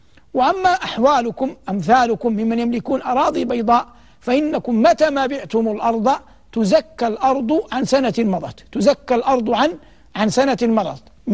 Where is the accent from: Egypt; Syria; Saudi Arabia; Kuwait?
Saudi Arabia; Hejaz; يسمونها عندنا في الحجاز بلدان